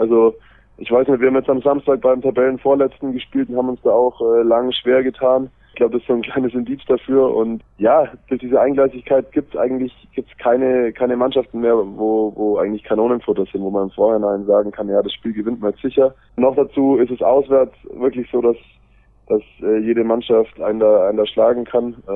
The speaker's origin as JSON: {"language": "German", "town": "Augsburg", "region": "Bavaria", "country": "Germany", "tie": "born there", "lives_now": "Erlangen, Germany", "said": "Dann ist es natürlich so, dass ich gebürtig aus Augsburg komme. Das ist mit dem Auto 1,5 Stunden von Erlangen entfernt."}